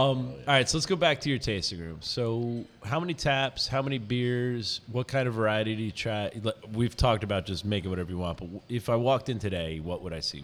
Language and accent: English; Red Bank, New Jersey, United States; at a bar in Red Bank, which is my hometown